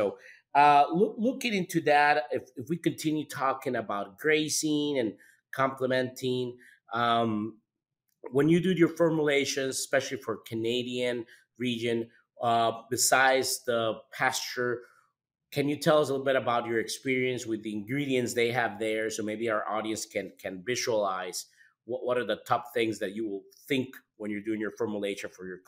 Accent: Costa Rica; I'm originally from Costa Rica, and my family, actually, we have a cow-calf operation

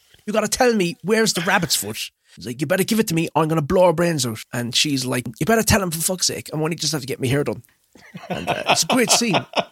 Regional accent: Cork, Munster, Ireland; Because we're from Cork, like everything gets back to everybody.

